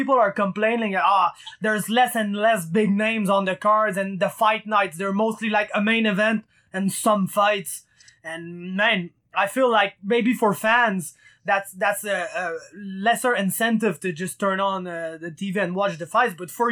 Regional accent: Quebec, Canada; You're from Ontario. I'm from Quebec. We're close, man.

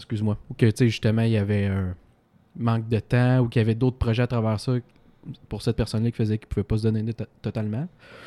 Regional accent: Drummondville, Quebec, Canada; on vient de Drummond qui est une petite ville comme telle, puis il n'y a pas beaucoup de musiciens.

